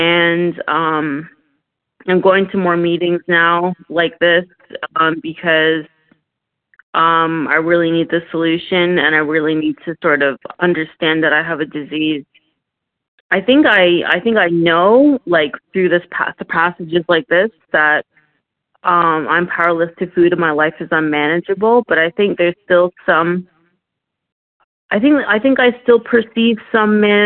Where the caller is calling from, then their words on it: Ontario, Canada; I'm calling from Ontario, Canada.